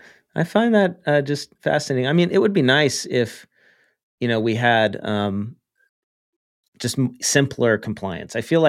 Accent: California, United States; California, my home state.

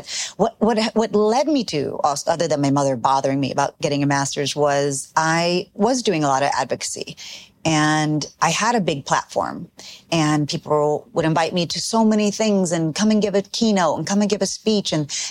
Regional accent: Texas, United States; Like growing up in Texas, I lived in a Mexican neighborhood.

